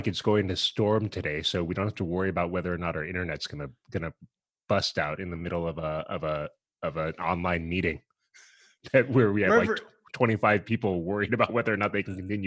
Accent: San Francisco, California, United States; I mean, I grew up in San Francisco

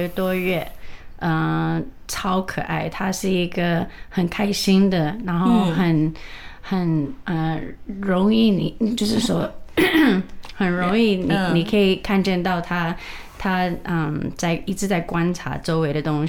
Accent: Midwest, United States; 我是生在美国的，

